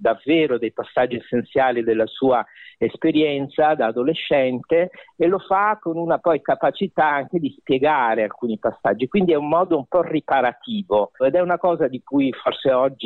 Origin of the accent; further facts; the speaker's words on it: Naples, Campania, Italy; io sono napoletano e quindi ho anche riconosciuto la magia della mia città.